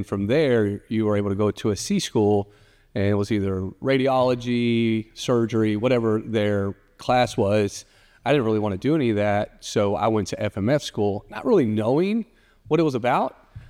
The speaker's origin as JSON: {"language": "English", "town": "Dallas", "region": "Texas", "country": "United States", "tie": "born or raised there", "said": "I started out in an urban city, Oak Cliff, which is a small suburb of Dallas."}